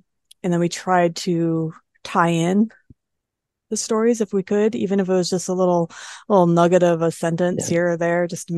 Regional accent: Virginia, United States; And so since I was from Virginia, they invited me

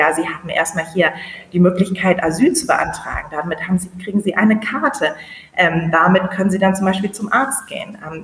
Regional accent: Bremen, Germany; Ich komme aus Bremen, aus Norddeutschland

